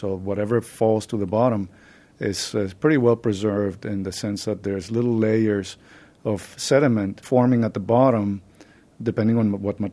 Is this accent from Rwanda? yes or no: no; Venezuela; moved away as an adult; now in United States; I was born in the U.S., but I grew up in Venezuela. My parents are Venezuelan. Then I came to the U.S. to go to college.